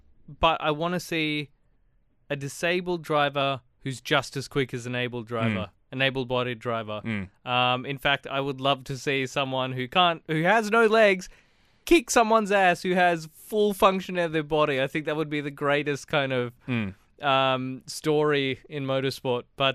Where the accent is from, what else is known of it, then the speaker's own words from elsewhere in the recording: India; I'm Indian, guys.